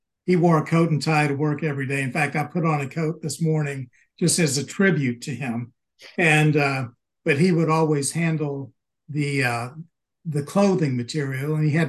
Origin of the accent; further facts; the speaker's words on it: Mobile, Alabama, United States; Oh yeah, I grew up in Mobile, and in fact didn't leave until I went to college.